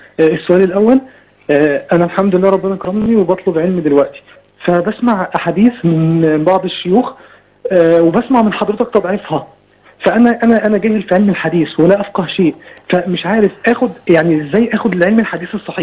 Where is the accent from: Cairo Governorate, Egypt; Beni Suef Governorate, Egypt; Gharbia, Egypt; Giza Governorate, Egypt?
Giza Governorate, Egypt; انا من محافظه الجيزه